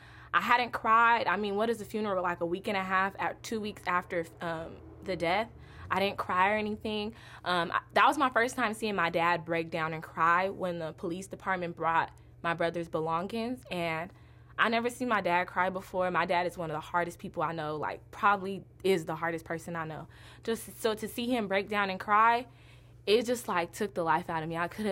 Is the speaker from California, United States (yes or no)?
yes; Compton, California, United States; and my brother, we're from Compton, so that's where we lived